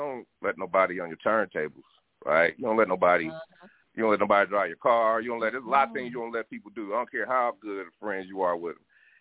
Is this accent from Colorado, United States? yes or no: yes; Denver, Colorado, United States; because I'm from Denver, Manuel High School, and she was conductor of the choir